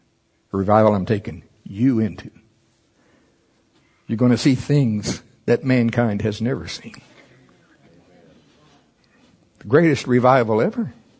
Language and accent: English; Oklahoma, United States; Y'all know I'm from Oklahoma, anyway. I am educated, I just don't talk like it.